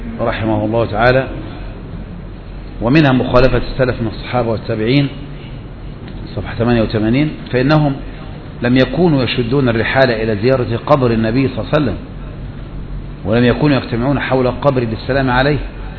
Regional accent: Egypt; احنا عندنا في مصر

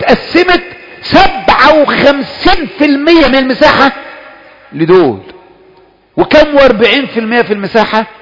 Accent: Egypt; جه 67 سنة النكسة اللي احنا سمعنا عندنا في مصر نكسة

